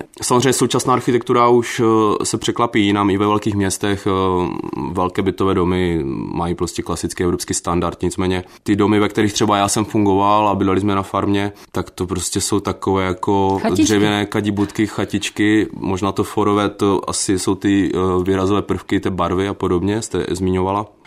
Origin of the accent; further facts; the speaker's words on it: Frýdek-Místek, Moravian-Silesian Region, Czechia; Já jsem původem z Frýdku Místku.